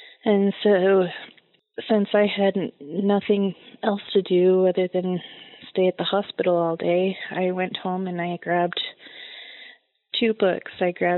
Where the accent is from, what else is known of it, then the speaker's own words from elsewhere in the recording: Utah, United States; I'm from Utah.